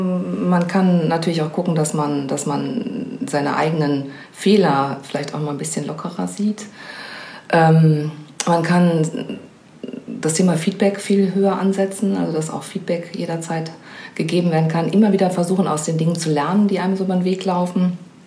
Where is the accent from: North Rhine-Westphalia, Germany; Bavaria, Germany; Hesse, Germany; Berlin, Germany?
North Rhine-Westphalia, Germany; Dortmund; Aber ich komme aus Dortmund